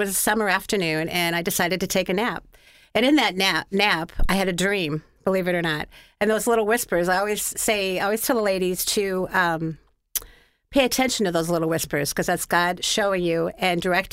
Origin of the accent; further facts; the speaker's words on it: Indiana, United States; I'm a Hoosier. I'm from Indiana.